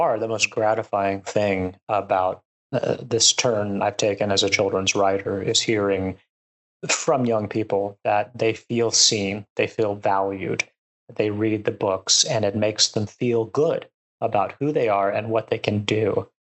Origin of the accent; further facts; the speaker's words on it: San Antonio, Texas, United States; set in modern Texas, San Antonio, which is my hometown.